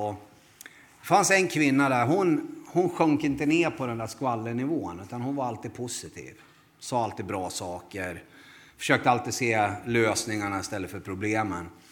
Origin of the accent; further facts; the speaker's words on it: Värnamo, Jönköping County, Sweden; Jag kommer från Värnamo, men jag är inte smålänning, kanske ni hör på dialekten. Jag tycker själv att jag är smålänning efter 20 år där, men det tycker inte de som bor där. Utan de tycker jag har någon annan dialekt.